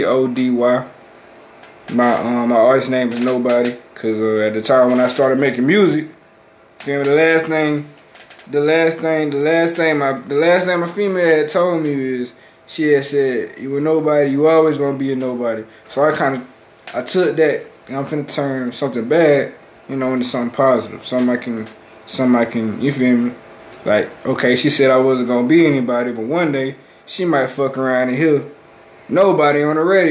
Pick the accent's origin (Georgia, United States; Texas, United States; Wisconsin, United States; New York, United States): Georgia, United States; Macon; I'm from Macon, Georgia. I was born in Bloomfield, but moved into a better part of town at a young age.